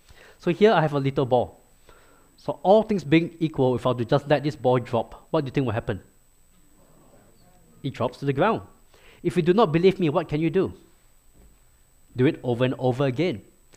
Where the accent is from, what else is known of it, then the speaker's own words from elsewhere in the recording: Singapore; I grew up in Singapore.